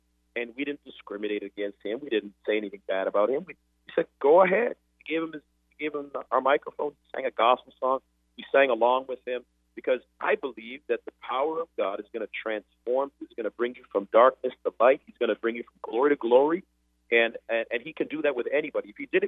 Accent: Canada; I'm from Canada, and my hope is to do this in every city in as much as I can.

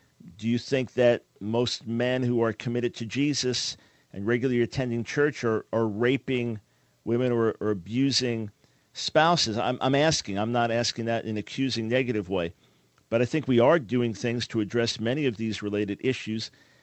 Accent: New York City, New York, United States; also born or lived in Maryland; now in Pensacola, United States; Now, look, I'm from New York, and Nancy and I, after living the first 30-something years of our lives in New York area, then so New York City, Long Island, then moved to Maryland

